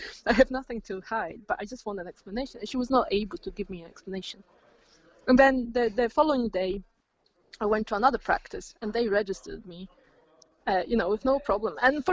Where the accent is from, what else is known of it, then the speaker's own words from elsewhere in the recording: Poland; English is a second language; they hear my accent and they say, "So where are you from?" And there's always this kind of a, like, you know, I say I'm from Poland